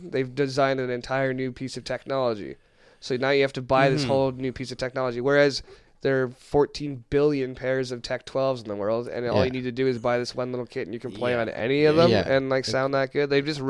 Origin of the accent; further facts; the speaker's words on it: Canada; oh, like, I'm from Canada. I'm out here. Like, I DJ in Canada.